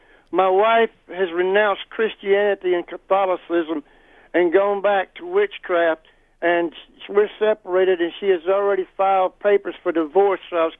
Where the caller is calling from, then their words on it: Warner Robins, Georgia, United States; Hey, listen, guys. I'm from Warner Robins.